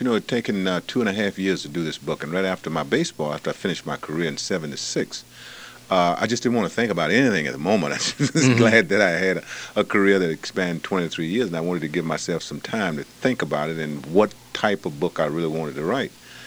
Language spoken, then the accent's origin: English; Mobile, Alabama, United States; as a little boy growing up in Mobile, Alabama, that not being deprived but just didn't have the things in order to make myself a major league player